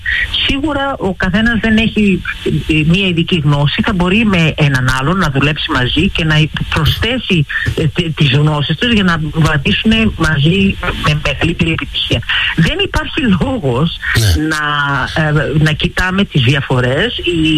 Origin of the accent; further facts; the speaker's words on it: Greece; έχουμε συλλογικό καθήκον σαν Έλληνες να τιμήσουμε την καταγωγή μας και τη χώρα μας